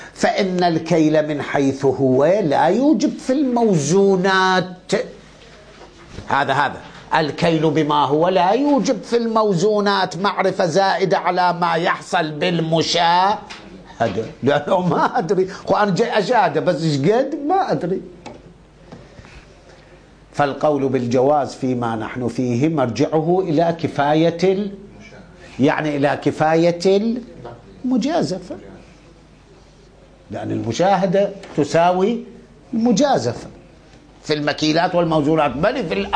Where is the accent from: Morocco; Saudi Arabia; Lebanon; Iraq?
Iraq; شنو من عندنا بالعراق كان شنو أكثر 24 كيلو